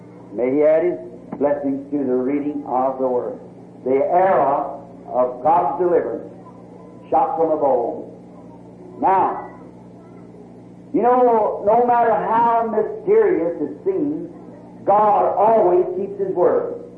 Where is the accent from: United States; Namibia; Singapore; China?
United States; We know, I'm an American too. And it's the loveliest land in the country. All over this backslid state, this is my home. I love it.